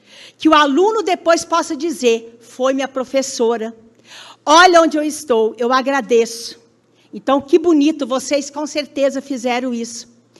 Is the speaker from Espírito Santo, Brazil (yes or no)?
yes; Itarana, Espírito Santo, Brazil; eu também sou de Itarana. Então, toda a minha vida estudantil foi em Itarana. Mas quando eu vim para Santa Maria, em 95, primeiro ano que eu comecei a trabalhar aqui em Santa Maria de Itibá